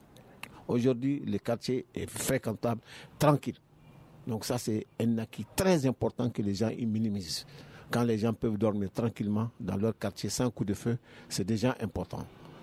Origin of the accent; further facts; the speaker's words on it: Mali; nous sommes des Maliens. Nous sommes des Maliens.